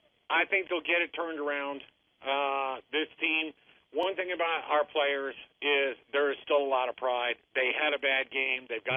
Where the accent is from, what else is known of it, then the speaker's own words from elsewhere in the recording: Delaware, United States; I was raised in Delaware.